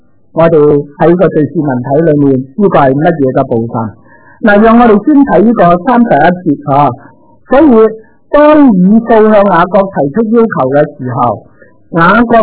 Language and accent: Cantonese; Guangdong, China; 我哋广东人话交白钱啊